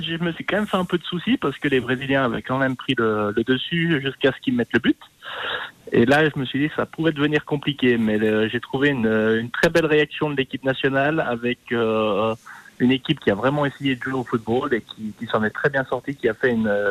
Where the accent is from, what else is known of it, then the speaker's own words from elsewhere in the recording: Boncourt, Jura, Switzerland; born there; je suis né à Boncourt. Je suis né à Boncourt.